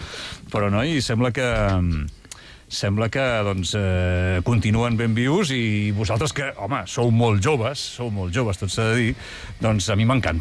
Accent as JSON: {"language": "Catalan", "town": "Sant Quintí de Mediona", "region": "Catalonia", "country": "Spain", "said": "No, jo soc de Sant Quintí"}